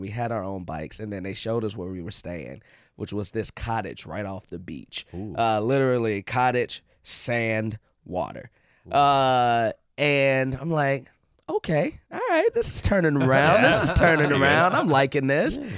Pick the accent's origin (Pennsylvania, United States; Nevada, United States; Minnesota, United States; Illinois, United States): Illinois, United States; Chicago; Then we get to Provincetown, and mind you, I'm from Chicago. So, like, that's a big city, major city.